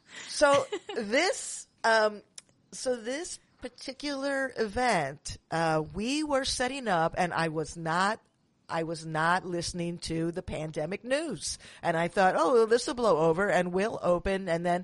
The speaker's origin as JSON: {"language": "English", "town": "Manhattan", "region": "New York", "country": "United States", "lives_now": "San Francisco, United States", "said": "I'm from Manhattan, but I live in San Francisco now and work in Manhattan whenever I can."}